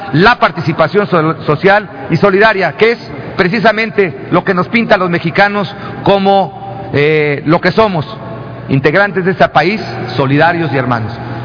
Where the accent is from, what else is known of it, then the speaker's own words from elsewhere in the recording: Mexico; eso nos identifica como mexicanos solidarios y comprometidos con el país